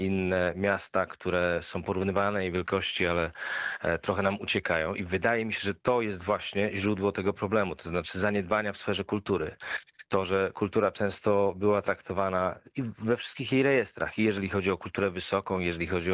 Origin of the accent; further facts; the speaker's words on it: Szczecin, West Pomeranian Voivodeship, Poland; Ja to mówię jako szczecinianin, jako odbiorca kultury